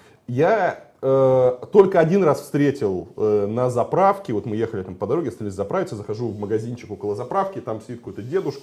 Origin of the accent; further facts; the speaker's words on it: Russia; Я говорю, из России.